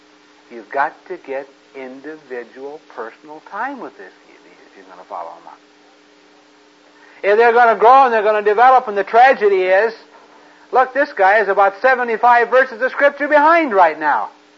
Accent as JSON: {"language": "English", "town": "Modesto", "region": "California", "country": "United States", "tie": "born or raised there", "said": "But I was called to go back to my hometown to help follow up for a youth work that was going on. A friend of mine had a work going with some high school kids in Modesto High School, California"}